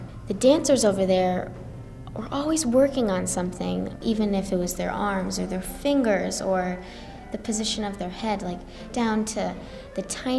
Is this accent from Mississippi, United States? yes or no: no; West Hartford, Connecticut, United States; I'm 17. I grew up in West Hartford, and I was fortunate enough to study in one of the strongest dance schools in Connecticut, the Hart School.